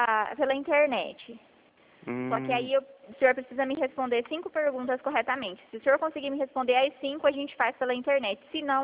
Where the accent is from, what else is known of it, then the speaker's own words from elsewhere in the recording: Dourados, Mato Grosso do Sul, Brazil; eu sou de Dourados, Mato Grosso do Sul também